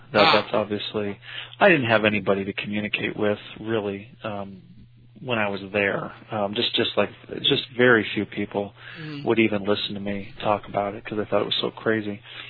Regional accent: Florida, United States; moved away as an adult; I grew up in Florida from the age I was 6 till, I guess, how old was I, 29 when I left.

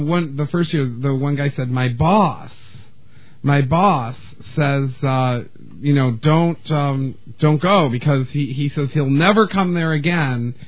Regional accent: Michigan, United States; See, because I'm from Michigan, right?

